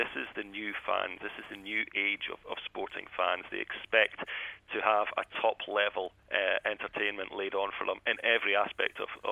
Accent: Edinburgh, Scotland, United Kingdom; my hometown of Edinburgh.

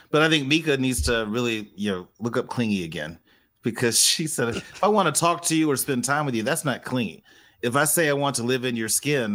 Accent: New Jersey, United States; I'm from Jersey.

